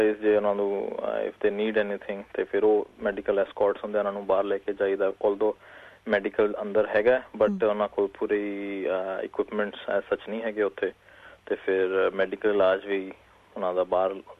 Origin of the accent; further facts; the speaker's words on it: Mohali, Punjab, India; moved away as an adult; now in Melbourne, Australia; ਜੀ ਮੈਂ ਇੰਡੀਆ ਤੋਂ ਹੈਗਾ ਮੋਹਾਲੀ ਤੋਂ, ਤੇ ਮੈਂ ਆਇਆ ਸੀ ਆਸਟ੍ਰੇਲੀਆ ਮੈਲਬਰਨ ਇਨ 2005